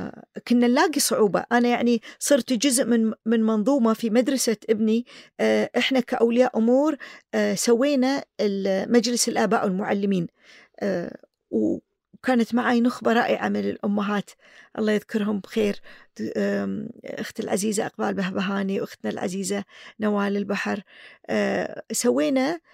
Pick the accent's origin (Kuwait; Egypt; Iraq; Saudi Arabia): Kuwait; طريقة التقييم هذه ما كانت موجودة عندنا في الكويت